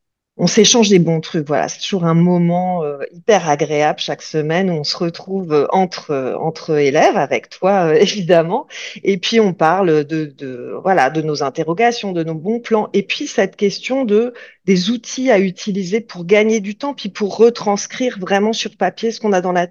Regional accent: France; moved away as an adult; now in Montreal, Canada; je suis française mais j'habite à Montréal depuis une douzaine d'années à peu près avec mon conjoint et nos 4 enfants.

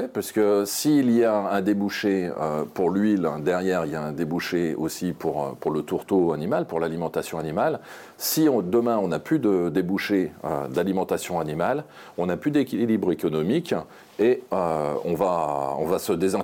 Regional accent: France; chez nous en France

